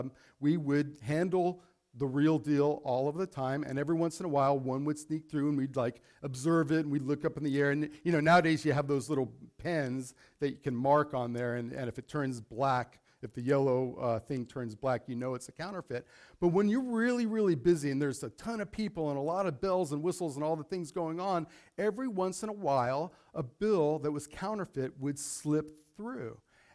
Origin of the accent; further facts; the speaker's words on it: Las Vegas, Nevada, United States; also born or lived in New York; So I was not born in Vegas. I was brought there. My parents moved there from New York when I was like 7 years old. But I grew up there up until just a couple of months ago.